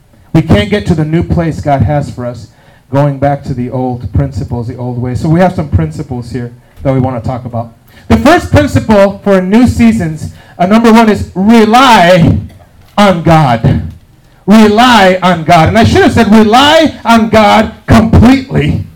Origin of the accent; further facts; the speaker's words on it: Puerto Rico; This is back in Puerto Rico. And you say, Pastor, where are you from? What are you Puerto Rico, the ocean, not Charlotte Beach.